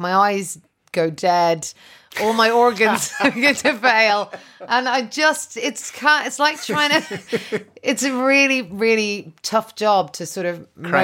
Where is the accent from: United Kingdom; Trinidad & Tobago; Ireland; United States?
Ireland; because I'm Irish and people don't in Ireland, they don't get divorced so much.